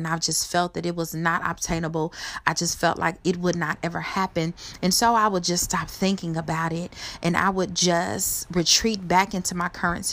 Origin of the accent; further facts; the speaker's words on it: Chicago, Illinois, United States; now in Kentucky, United States; I am a native of Chicago, Illinois, born and raised in Chicago, Illinois. I had an amazing upbringing, a very close-knit family.